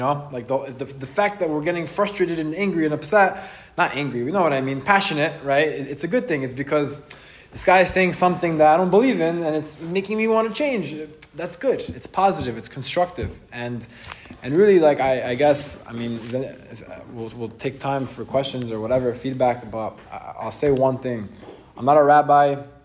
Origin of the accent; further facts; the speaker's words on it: Brooklyn, New York, United States; And he's from Brooklyn. I'm from Brooklyn too.